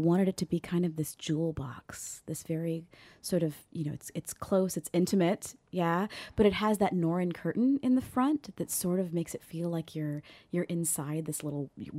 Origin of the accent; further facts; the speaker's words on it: Ohio, United States; So yeah, my family is Slovak. We're from Northwest Ohio.